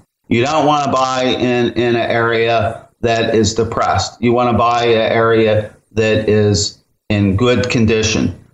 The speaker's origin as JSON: {"language": "English", "region": "Pennsylvania", "country": "United States", "tie": "born or raised there", "lives_now": "Florida, United States", "said": "say like where I grew up in Pennsylvania, they'll buy a single home and rent it out"}